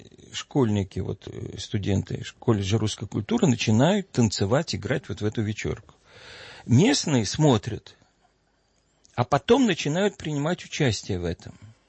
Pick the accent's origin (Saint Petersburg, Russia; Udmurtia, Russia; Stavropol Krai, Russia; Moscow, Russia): Saint Petersburg, Russia; born there; я родился в Ленинграде, учился в Ленинградском университете